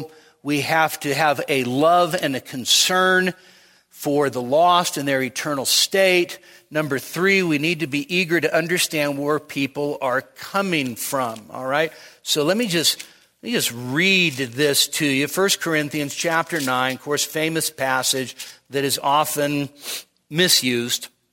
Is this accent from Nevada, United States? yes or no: yes; Nevada, United States; We're from Nevada.